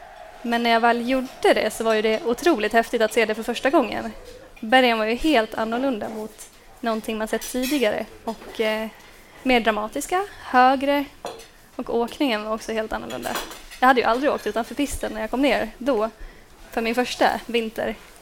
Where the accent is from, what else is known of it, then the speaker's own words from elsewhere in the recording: Dalarna County, Sweden; Jag kommer från Dalarna och är snowboardåkare och journalist.